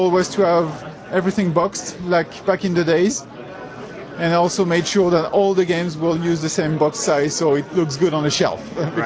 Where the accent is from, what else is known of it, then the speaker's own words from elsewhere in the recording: France; I'm also aiming, since I'm from France, I'm aiming for European computers too